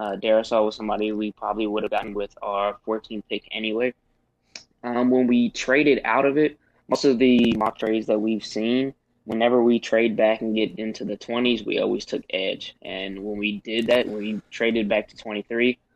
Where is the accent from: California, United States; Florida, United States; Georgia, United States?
Georgia, United States; Atlanta; Atlanta. Yeah, I'm from Atlanta, so I'm a Hawks fan.